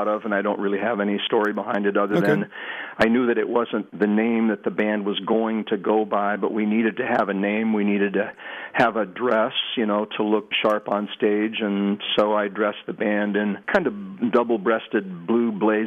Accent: Washington, United States; I grew up in Yakima Valley, basically, you know, from about age 6 until 16.

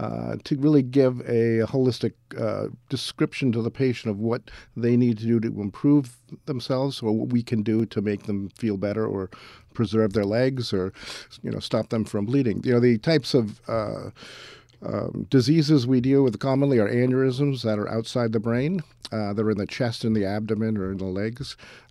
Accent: Boston, Massachusetts, United States; now in Albany, United States; which is very different from where I grew up and trained in Boston.

